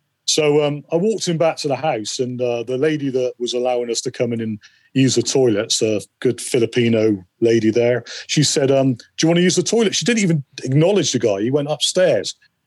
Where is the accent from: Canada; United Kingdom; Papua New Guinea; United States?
United Kingdom; Bristol, South West England; Well, I come from Bristol, actually.